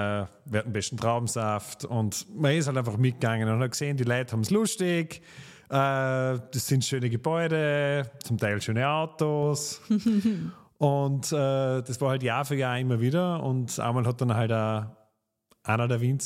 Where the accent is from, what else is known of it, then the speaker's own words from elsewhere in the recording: Vorarlberg, Austria; dass ich sozusagen in die Weinwelt einsteige als Vorarlberger